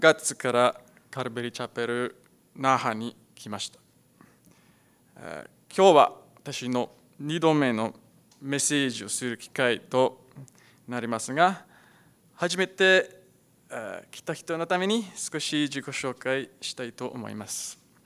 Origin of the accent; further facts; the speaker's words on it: South Africa; Japanese is a second language; moved away as an adult; now in Japan; 私の出身は南アフリカです。